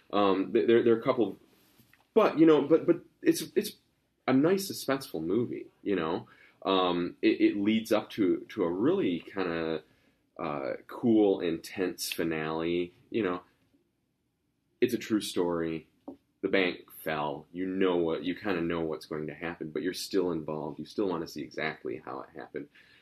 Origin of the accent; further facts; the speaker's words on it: Grand Rapids, Michigan, United States; the guy who wrote the screenplay from that is from my hometown, Grand Rapids.